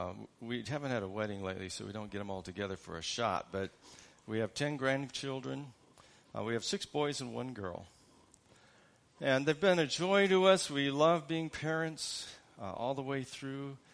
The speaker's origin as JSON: {"language": "English", "town": "Ames", "region": "Iowa", "country": "United States", "said": "I am from Ames, Iowa. And I'm out here just doing some care ministry."}